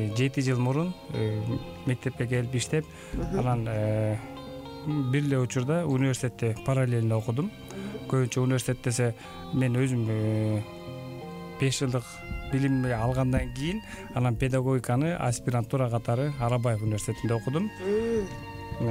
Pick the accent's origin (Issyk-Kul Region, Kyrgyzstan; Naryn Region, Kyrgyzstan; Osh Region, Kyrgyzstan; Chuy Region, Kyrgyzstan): Naryn Region, Kyrgyzstan; Naryn; Биз өзү экөөбүз тең Нарындан болобуз. Нарын мамлекеттик университетинде окуганбыз.